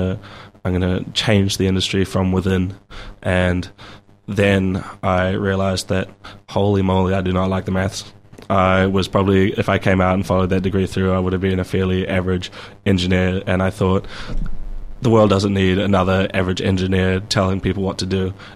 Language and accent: English; Christchurch, Canterbury, New Zealand; born there; also born or lived in Wagga Wagga, Australia; So I was born in Christchurch when my dad was doing his PhD. Quickly moved over to Wagga Wagga in Australia for the first 2 years of my life.